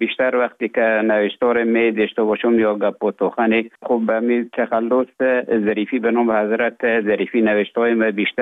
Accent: Afghanistan; moved away as an adult; also born or lived in Russia; now in Finland; ما در افغانستان بودم. بعد از ای که از افغانستان طالبو آمدن به اوج گذاره محکمه که مشکل بود و آمدم به طرف های روسیه و از روسیه آمدم به ایجه بفنلان.

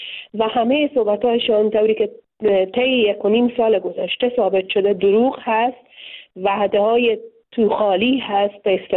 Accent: Afghanistan; ما به عنوان یک دختر مسلمان، میوانای برنامه شما و شنونده های شما اکثرا مسلمان از افغانستان هستیم، به خانواده های مسلمان در یک خانواده های سنتی که ارزش ها و باورهای دینی، فرهنگی و اجتماعی خود داشته ما بزرگ شدیم.

